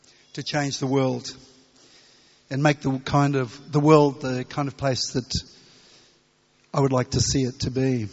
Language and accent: English; Australia; and I'm from Australia. And in Australia, we normally greet people by saying g'day.